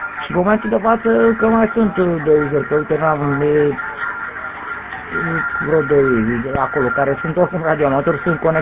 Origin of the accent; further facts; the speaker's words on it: Muntenia, Romania; suntem munteni, dar ne asemănăm prin a vorbi mult.